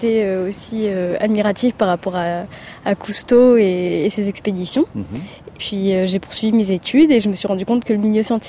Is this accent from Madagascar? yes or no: no; Réunion, France; Ben, je viens de La Réunion. Depuis très petite, je me suis toujours intéressée au milieu marin.